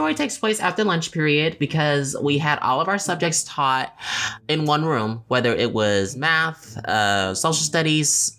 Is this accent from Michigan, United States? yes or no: yes; Detroit, Michigan, United States; the stories of my life growing up in Detroit, Michigan. That's where I'm from.